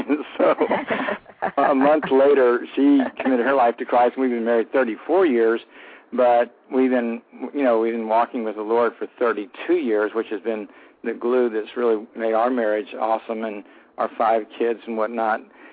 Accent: Orlando, Florida, United States; my story is that I grew up here in Orlando in a very normal family

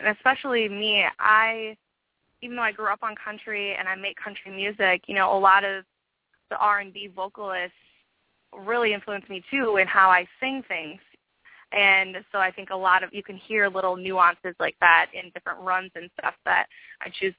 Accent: Minnesota, United States; Well, I'm originally from Minnesota, so if no one ever bought you a pair of skates when you were younger, if you're from Minnesota, there's probably something wrong.

